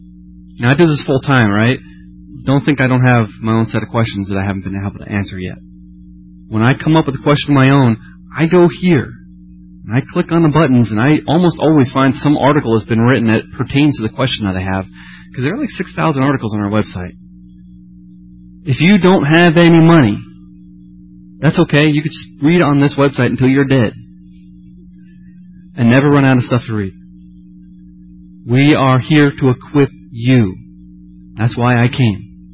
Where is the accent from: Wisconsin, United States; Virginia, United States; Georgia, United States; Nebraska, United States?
Georgia, United States; Atlanta; including one in Atlanta, Georgia, which is my hometown.